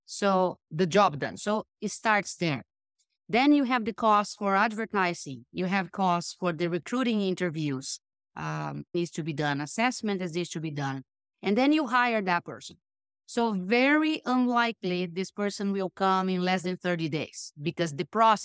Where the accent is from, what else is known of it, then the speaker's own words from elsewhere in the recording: Brazil; I'm originally from Brazil.